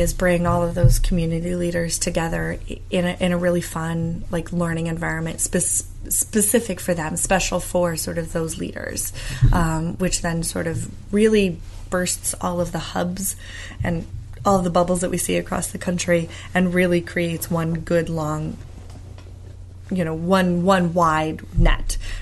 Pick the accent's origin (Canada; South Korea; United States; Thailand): United States; Midwest; Like, no matter what I do, I come from the Midwest, I'm going to probably be humble no matter how much I can brag about myself if I have to.